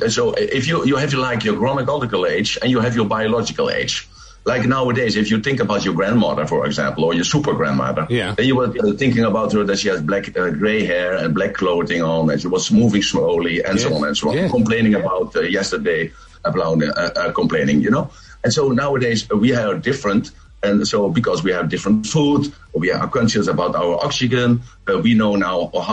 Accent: Netherlands; now in Thailand; I'm from Holland, from the Netherlands, but I'm living in Thailand with my babies.

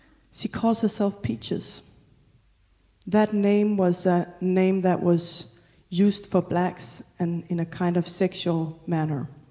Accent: Denmark; English is a second language; I'm from Denmark, you're from here. We live in great countries in terms of having the right to say one's opinion.

